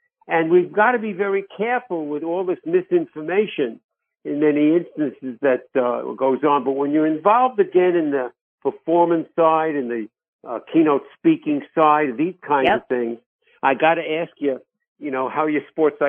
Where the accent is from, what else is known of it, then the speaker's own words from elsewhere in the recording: Bronx, New York, United States; accent: New York; Bronx. In case you didn't know my New York accent, catch that into the Bronx.